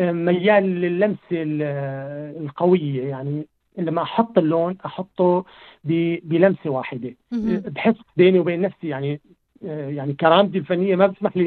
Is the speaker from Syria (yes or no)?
yes; Deir ez-Zor, Deir ez-Zor Governorate, Syria; also born or lived in Damascus; now in Sweden; فانا يعني منين عشت فترة بعدين بدمشق، بعدين أنا من دير الزور